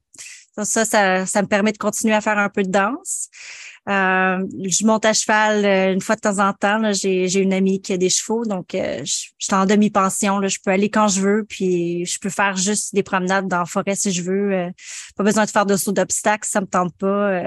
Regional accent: Buckingham, Quebec, Canada; moi, je suis native de Buckingham. Mes parents ne sont pas de la région. Ils viennent de Montérégie, des petits villages, Sainte-Christine, Saint-Paul-de-Boxford.

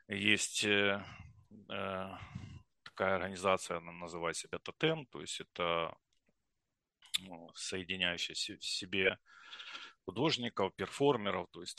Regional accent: Kherson, Kherson Oblast, Ukraine; Но третья точка была Херсон. И не только потому, что это мой родной город, у меня там есть квартира, оставшаяся от родителей, и я там часто бываю.

